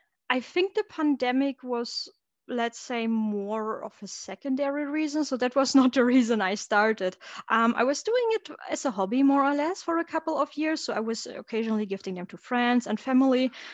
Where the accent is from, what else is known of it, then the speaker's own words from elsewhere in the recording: Germany; English is a second language; moved away as an adult; now in United Kingdom; I'm currently living in the UK. I'm originally from Germany, but moved over a few years ago for a job.